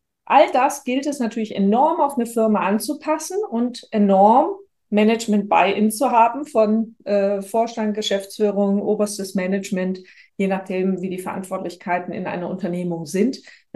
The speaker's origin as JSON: {"language": "German", "town": "Stuttgart", "region": "Baden-Württemberg", "country": "Germany", "accent": "Swabian", "moved": "yes", "lives_now": "Düsseldorf, Germany", "said": "ich komme aus Stuttgart, lebe seit 14 Jahren in Düsseldorf und bemühe mich stets im Hochdeutsch"}